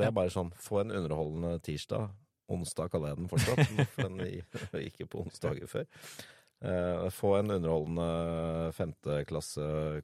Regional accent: Oslo, Norway; Og jeg er pasifist fra Sankthanshaugen.

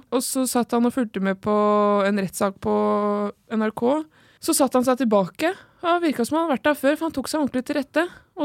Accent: Oslo, Norway; Nei, men jeg er født oppvokst i Oslo da, vet du.

